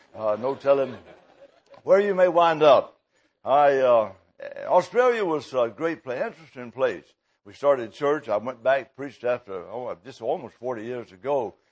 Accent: Georgia, United States; And I was pastoring up in Illinois of course, I'm from Georgia originally.

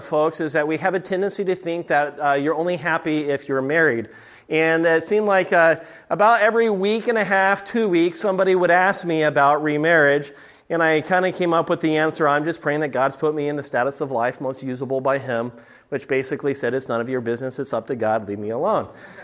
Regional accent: California, United States; I grew up out in the middle of nowhere in the Mojave Desert.

